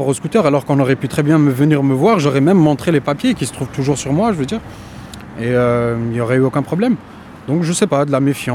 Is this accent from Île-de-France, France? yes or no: no; Mulhouse, Grand Est, France; now in Lorient, France; mais je viens, moi, à l'origine de Mulhouse.